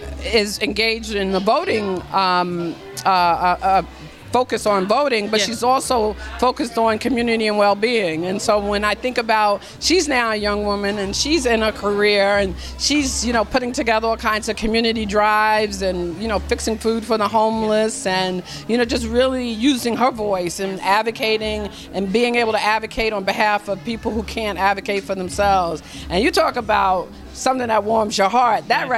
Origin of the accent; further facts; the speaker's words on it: New York, United States; it was just like yes, really exciting growing up in New York.